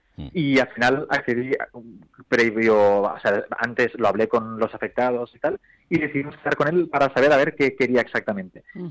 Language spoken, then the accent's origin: Spanish; El Masnou, Catalonia, Spain; yo lo conocí como gerente del cine de mi pueblo, del Masnou, que está cerca de Barcelona